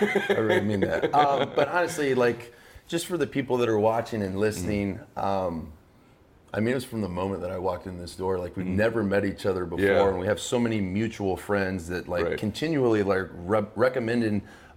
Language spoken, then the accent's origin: English; Baton Rouge, Louisiana, United States; also born or lived in Indiana; But I was born in Indiana. And age two, moved down to Baton Rouge, Louisiana, and literally was like thrust into African-American sports